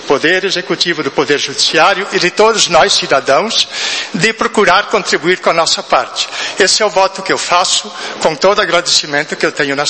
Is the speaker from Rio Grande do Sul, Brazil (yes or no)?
yes; Ijuí, Rio Grande do Sul, Brazil; also born or lived in Augusto Pestana; Então, sempre quando saio daqui, que me perguntam onde é a minha terra é Ijuí. Apesar de ter vivido um bom tempo em Augusto Pestana